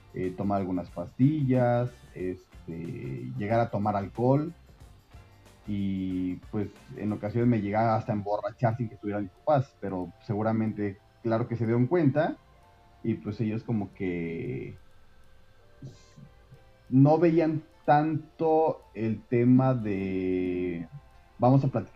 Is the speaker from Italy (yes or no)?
no; Jalisco, Mexico; also born or lived in United States; regresé nuevamente a casa de mis papás a Jalisco, yo soy de Jalisco